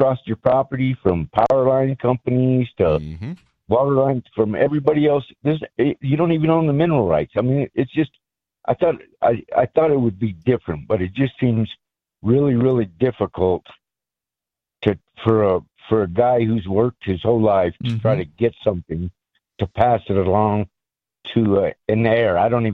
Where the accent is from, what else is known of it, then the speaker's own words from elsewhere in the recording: Ireland; moved away; I immigrated from Ireland. I came from a family of nine. We were very, very poor, and I worked hard my whole life.